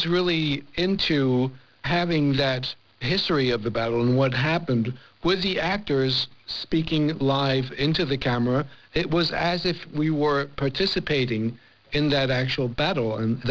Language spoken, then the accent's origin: English; France; I was raised in France by my mother